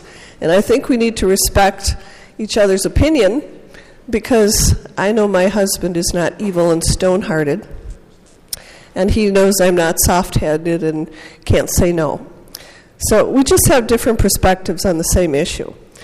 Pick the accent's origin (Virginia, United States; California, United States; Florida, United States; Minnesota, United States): Minnesota, United States; I grew up in Minnesota when we did have a much higher tax rate.